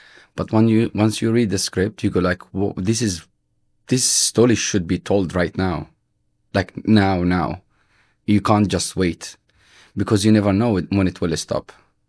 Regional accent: Palestine; moved away as an adult; now in London, United Kingdom; I never really dealt with my childhood or the way I grew up in Palestine. You don't realize the traumas until you are like, I moved 4 years ago to London.

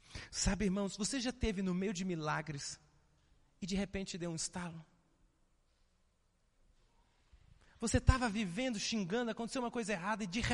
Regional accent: Belém, Pará, Brazil; Égua, eu vim lá de Belém.

